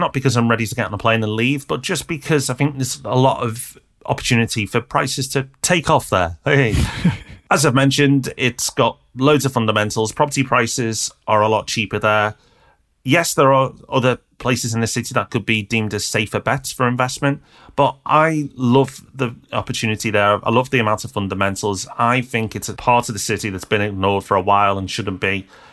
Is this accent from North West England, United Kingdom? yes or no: yes; Liverpool, North West England, United Kingdom; just because I'm from Liverpool and on the property podcast